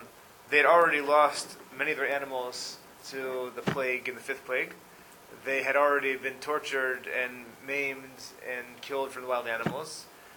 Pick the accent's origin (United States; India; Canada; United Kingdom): United States; Atlanta, Georgia; I grew up in Atlanta. And Atlanta gets like a half inch of snow, the entire city shuts down.